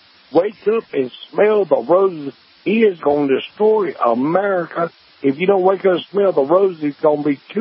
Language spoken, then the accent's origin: English; Bay Springs, Mississippi, United States; I'm 47 years old, and I ain't scared. I'm from Mississippi. I'm from Bay Springs, Mississippi.